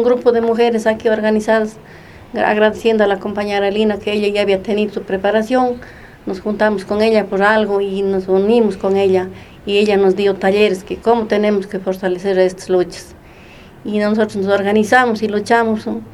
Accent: Molleturo, Azuay, Ecuador; soy de Molleturo

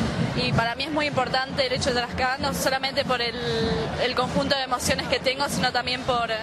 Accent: Avellaneda, Buenos Aires Province, Argentina; tengo 15 años y soy de Avellaneda.

